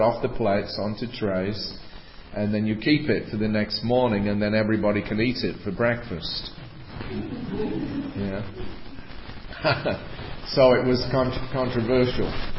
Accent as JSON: {"language": "English", "country": "Australia", "said": "I was just one face in the crowd, but he knew that I was from Australia, he remembered."}